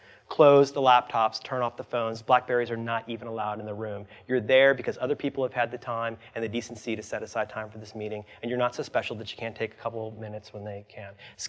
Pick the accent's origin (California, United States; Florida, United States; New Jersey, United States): Florida, United States; So, like, growing up in Florida, you know, I only know what I learned from TV